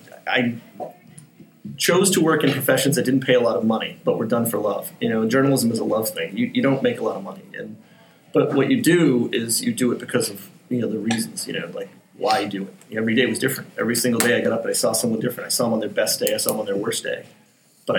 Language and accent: English; Dudley, Massachusetts, United States; I'm from a small town in Massachusetts. When I grew up there, there was more cows than people.